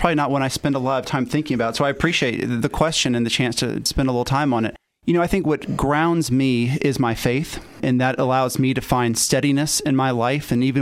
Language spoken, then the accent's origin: English; Jacksonville, Florida, United States; also born or lived in Georgia; I grew up in Jacksonville, Florida, and spent most of my life there, and then went to college in Georgia.